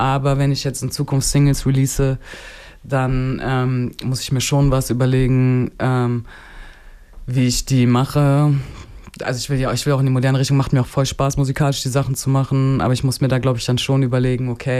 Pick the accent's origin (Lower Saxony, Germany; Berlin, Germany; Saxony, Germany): Berlin, Germany; also ich komme aus Berlin